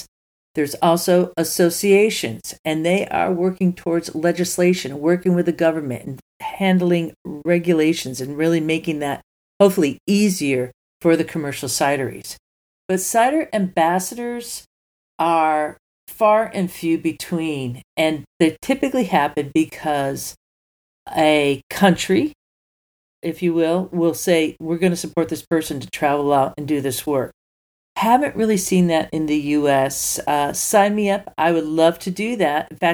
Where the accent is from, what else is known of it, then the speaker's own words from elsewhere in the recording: United States; okay, I'm American, but I feel like what I represent is actually Ciderville.